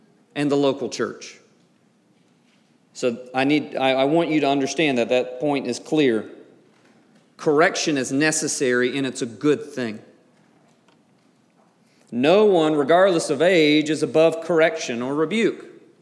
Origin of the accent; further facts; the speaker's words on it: Deep South, United States; But growing up in the Deep South, I know many people who heard sexist or racist things being said by older members of their families.